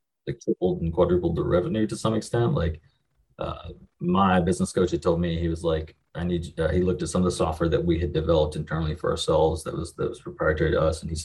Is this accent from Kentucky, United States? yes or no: yes; Kentucky, United States; So I'm from the middle of nowhere in Kentucky. It's about as far west Kentucky as you can get. Grew up here, went and joined the military